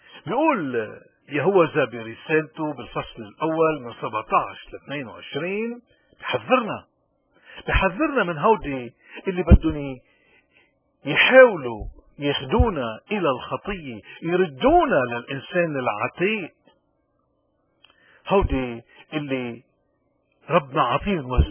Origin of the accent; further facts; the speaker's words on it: Lebanon; من هون نحن اليوم خصوصا كلبنانيين عم نمر بأزمات